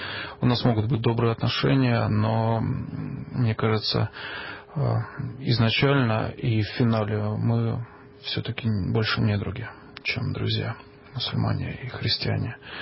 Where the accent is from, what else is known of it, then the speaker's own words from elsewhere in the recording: Russia; Узнав, что мы из России